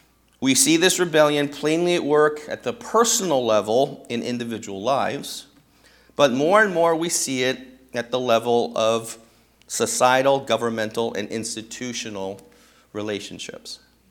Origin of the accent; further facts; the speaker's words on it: United States; Now, as an American, I am angry.